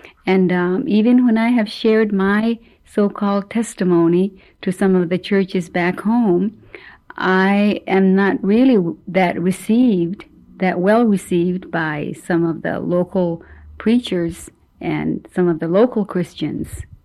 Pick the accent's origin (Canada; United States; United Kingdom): United States; Alaska; We've got the regional and village corporations, and in my hometown, we've got the North Slope Borough.